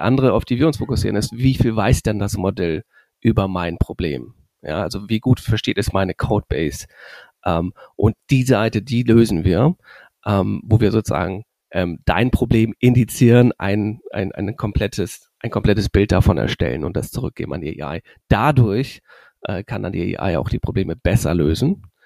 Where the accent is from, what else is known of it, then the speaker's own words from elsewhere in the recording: Germany; wir sind drei Founder, alle aus Deutschland, alle mit einem Tech-Background, also Coding.